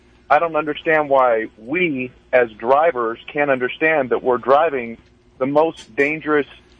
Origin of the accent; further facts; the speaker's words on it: Sacramento, California, United States; I was raised in Sacramento and worked for years in the Bay Area.